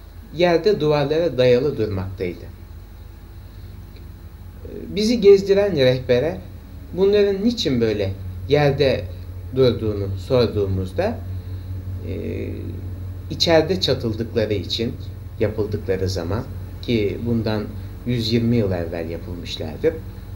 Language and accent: Turkish; Bandırma, Balıkesir, Turkey; annem o sırada Bandırma'da eczacılıkla meşgul olan … yanına dönmüş ve ben de orada doğmuşum. Dedemin himayesinde büyüdüm.